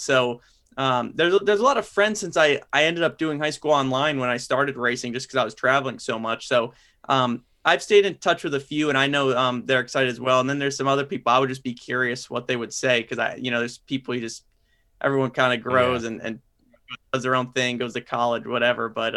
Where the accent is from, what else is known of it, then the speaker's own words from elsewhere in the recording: Ridgefield, Connecticut, United States; And it's from where I grew up in Ridgefield, Connecticut. Not many people are race fans or are NASCAR in particular.